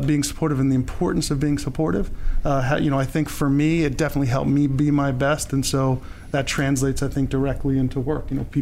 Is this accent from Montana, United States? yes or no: no; Philadelphia, Pennsylvania, United States; also born or lived in Baltimore; I was born in Baltimore, and then we moved to the Philadelphia area.